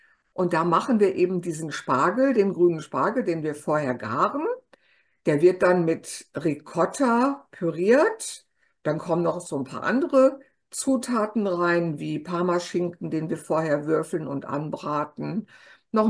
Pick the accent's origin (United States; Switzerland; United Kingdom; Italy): Italy; German is a second language; Genau, wie wir als Italiener sagen.